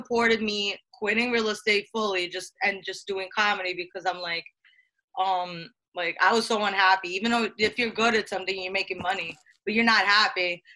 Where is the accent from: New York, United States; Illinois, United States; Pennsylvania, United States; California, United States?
New York, United States; Brooklyn; Coney Island.